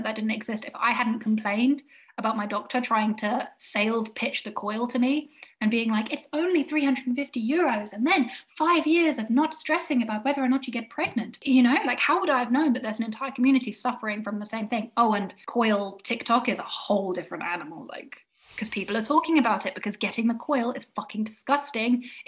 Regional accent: United Kingdom; How good are we at doing that as British people?

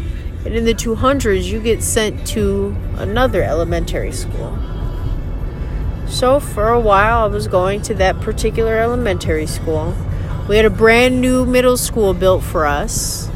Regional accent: Sacramento, California, United States; born there; So, I was born in California, Sacramento, California. Sun Kingdom, as I've always called it. Born there, raised there for about 4 years.

